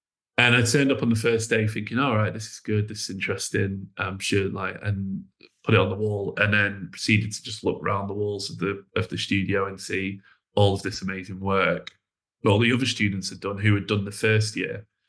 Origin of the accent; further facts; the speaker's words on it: Chorley, North West England, United Kingdom; because I'm from Chorley, so I'm from just down the road from Preston.